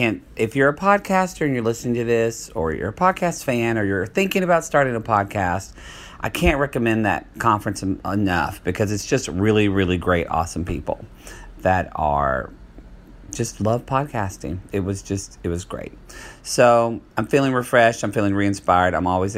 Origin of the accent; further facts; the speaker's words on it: Ardmore, Oklahoma, United States; but because I'm from Ardmore.